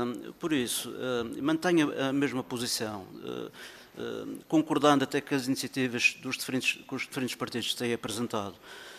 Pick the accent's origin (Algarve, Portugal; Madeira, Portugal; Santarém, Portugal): Madeira, Portugal; E aquilo que eu sinto, neste momento, enquanto madeirense, é uma revolta